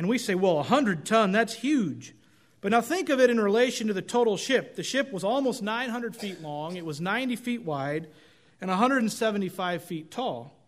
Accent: Oregon, United States; Now, I grew up in Oregon, and we would typically have forest fires during the summer

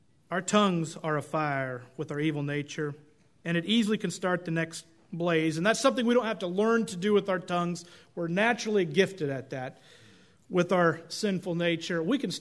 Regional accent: Oregon, United States; Now, I grew up in Oregon, and we would typically have forest fires during the summer

